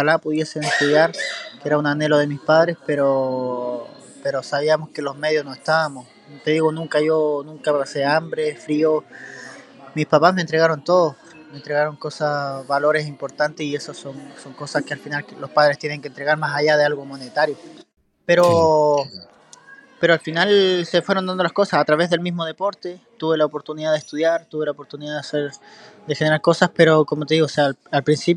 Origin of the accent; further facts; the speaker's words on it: Puerto Saavedra, Araucanía, Chile; Yo soy oriundo de Puerto Saavedra, me identifico con mi comuna, ¿cierto?